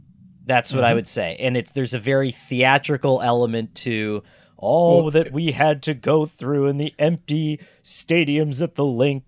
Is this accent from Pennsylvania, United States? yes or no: yes; Scranton, Pennsylvania, United States; Vic is from Dunmore. I'm from Scranton.